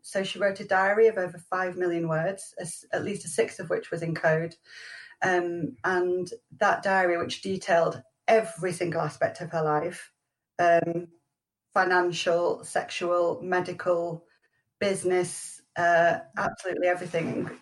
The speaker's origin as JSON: {"language": "English", "town": "Halifax", "region": "Yorkshire and the Humber", "country": "United Kingdom", "tie": "born or raised there", "said": "So I grew up in Halifax. I worked in the Shibden Cafe as a teen"}